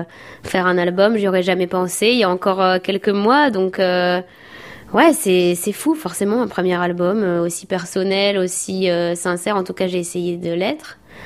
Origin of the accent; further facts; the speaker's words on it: Hauts-de-France, France; comme je viens du Nord, il y a un truc en plus.